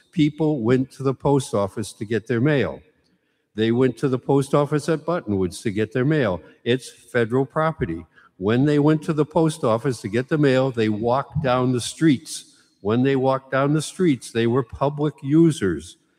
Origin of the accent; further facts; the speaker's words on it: Connecticut, United States; People may not realize this, but when I was a kid growing up in Western Connecticut, I had to go to the post office.